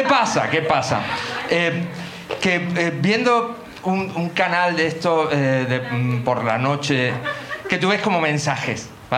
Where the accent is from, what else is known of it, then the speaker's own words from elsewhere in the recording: Málaga, Andalusia, Spain; Sí, de aquí, de Málaga.